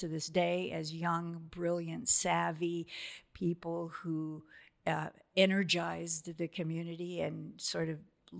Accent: Gresham, Oregon, United States; I grew up in Gresham.

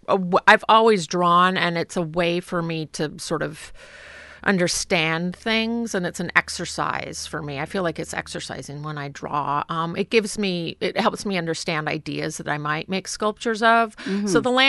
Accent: Portland, Oregon, United States; But I grew up in Portland. And had a strong Astoria connection through friends.

